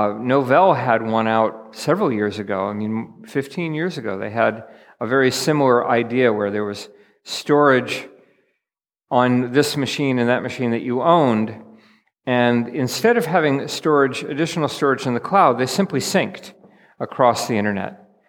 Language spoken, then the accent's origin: English; Minnesota, United States; I come from Minnesota in the USA. I live there all year round.